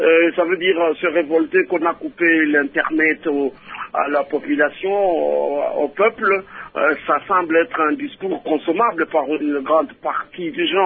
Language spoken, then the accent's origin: French; Kinshasa, DR Congo; moi je viens de Kinshasa